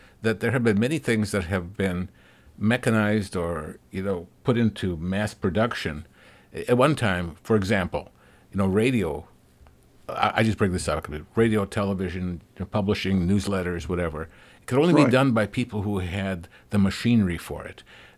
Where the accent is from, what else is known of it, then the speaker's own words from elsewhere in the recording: Minneapolis, Minnesota, United States; I go back and listen to my hometown radio station in Minneapolis, WCCO, just to kind of feel the feel that I had back then.